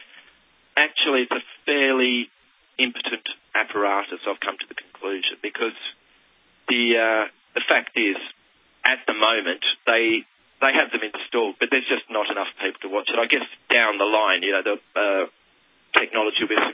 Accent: Australia; I'm from Australia originally, and they're running away with it over there.

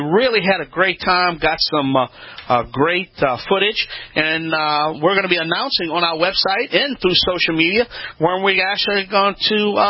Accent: Louisiana, United States; That's right. … I am the originator, not the duplicator.

